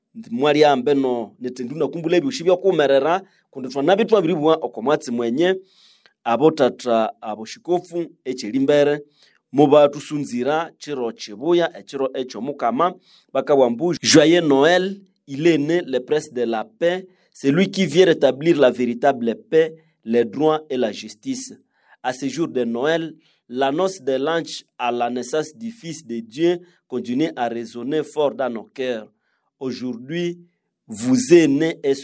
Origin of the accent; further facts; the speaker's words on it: DR Congo; chez nous, à la République démocratique du Congo